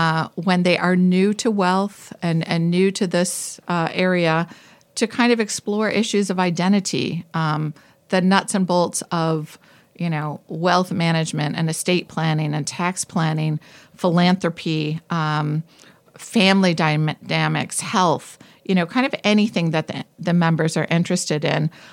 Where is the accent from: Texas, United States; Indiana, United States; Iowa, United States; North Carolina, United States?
Iowa, United States; moved away as an adult; also born or lived in Boulder, United States / London, United Kingdom / New York City, United States; now in Minneapolis, United States; I always start with, I was raised in Iowa. And raised by two entrepreneurs.